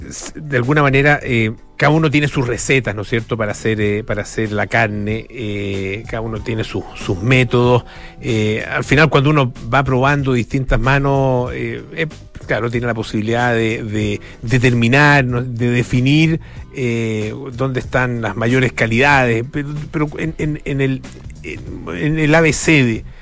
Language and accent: Spanish; Chile; Nosotros, ¿qué tal somos para la parrilla en tu experiencia como chilenos, digamos?